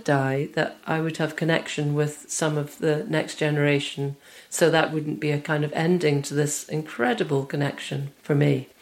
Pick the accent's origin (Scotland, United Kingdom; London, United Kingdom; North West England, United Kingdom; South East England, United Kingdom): Scotland, United Kingdom; also born or lived in Edinburgh; I grew up as an only child, and I grew up a lot in the Highlands in near Skowrie, and my play places were the hills and the seashore